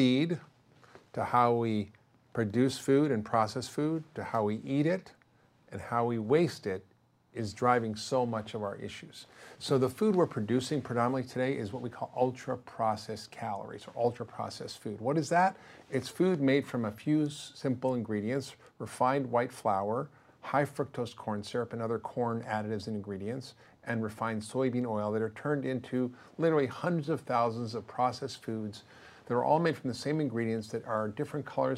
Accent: Spain; I grew up in Spain. My parents lived there for 11 years after the war.

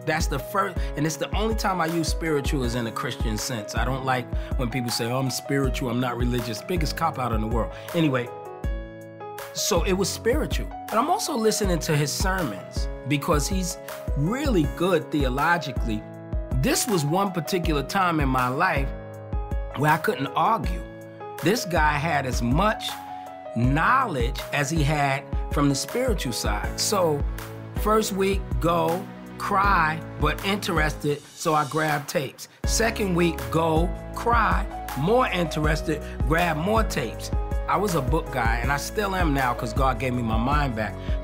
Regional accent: Brooklyn, New York, United States; I was born in Brooklyn in 1961. The tough part is that we weren't a well-to-do family, so we grew up on welfare

